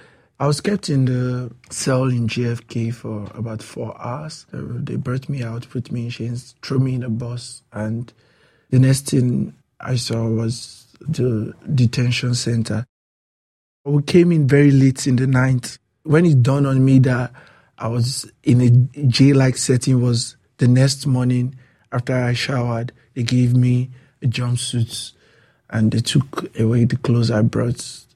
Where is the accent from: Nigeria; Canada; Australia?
Nigeria; now in United States; I went to the immigration officer and told the immigration officer, I'm coming from Nigeria, and he asked me to wait for an interview.